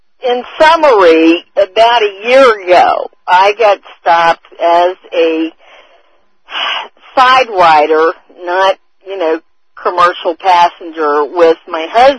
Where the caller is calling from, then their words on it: Maryland, United States; in Maryland.